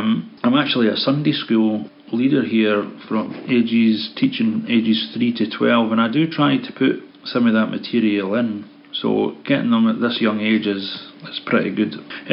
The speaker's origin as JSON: {"language": "English", "town": "Fife", "region": "Scotland", "country": "United Kingdom", "said": "I'm from Fife in Scotland, the United Kingdom."}